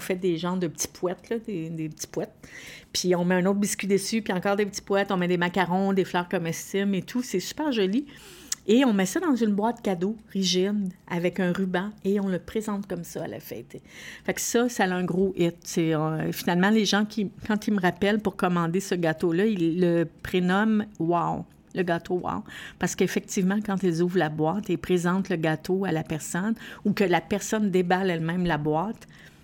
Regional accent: LaSalle, Quebec, Canada; Je suis née à l'hôpital de Lachine, mais je suis de Ville-la-Salle.

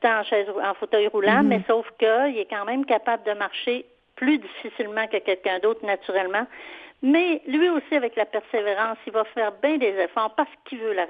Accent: Jonquière, Quebec, Canada; Mais moi, je suis native de Jonquière, qui est au Saguenay.

